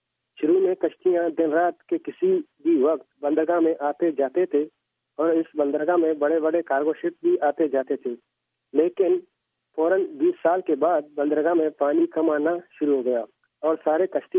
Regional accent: Chorbandal, Balochistan, Pakistan; born there; میں تحصیل پسنی کے جنید مغرب میں واقع ایک گاؤں جس کا نام چوربندل ہے جہاں میں پیدا ہوا ہوں. یہ گاؤں پسنی شہر سے 35 کلومیٹر کے فاصلے پر واقع ہے.

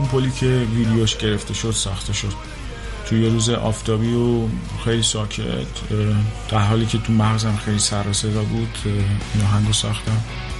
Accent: Mazandaran, Iran; also born or lived in Amol; متولد شهر آمول هستم در شمال ایران، ولی بیشتر تو شهرک‌های ساحلی بزرگ شدم.

